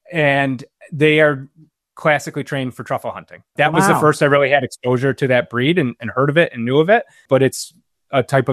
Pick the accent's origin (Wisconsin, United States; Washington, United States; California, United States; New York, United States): New York, United States; Buffalo; a portion of sales from the book is going to a cancer institute, Roswell in Buffalo, in my hometown, where my brother works as a doctor.